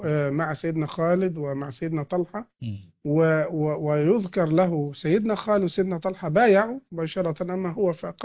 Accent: Egypt; ويكفي احنا كمصريين

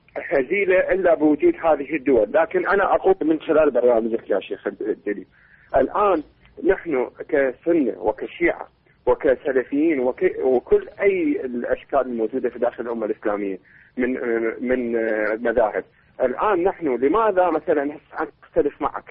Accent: Iraq; أنا شيعي من العراق.

